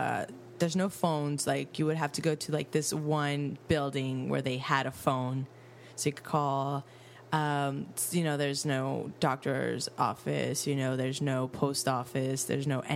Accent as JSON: {"language": "English", "country": "Mexico", "tie": "born or raised there", "second_language": "English", "said": "So that's why I really do say I'm from Mexico because I grew up with the traditions, with the ways, you know, everything."}